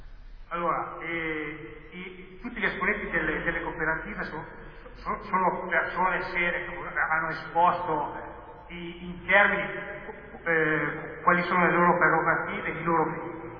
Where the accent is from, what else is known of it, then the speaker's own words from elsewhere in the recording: Cerreto Castello, Piedmont, Italy; sono di Cerreto Castello.